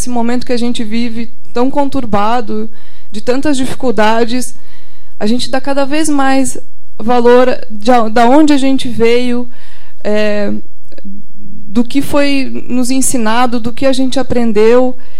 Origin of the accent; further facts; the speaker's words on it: Agudo, Rio Grande do Sul, Brazil; Toda vez que eu venho para Agudo, o mais difícil para mim é voltar, porque Aqui estão as pessoas que eu amo, onde eu fui criada com muito amor e carinho.